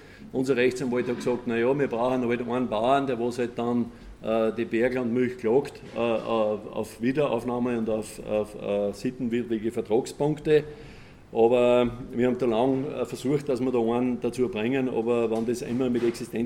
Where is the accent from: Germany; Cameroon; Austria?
Austria; St. Peter in der Au, Lower Austria; Ich komme aus der Gemeinde St. Peter in der Au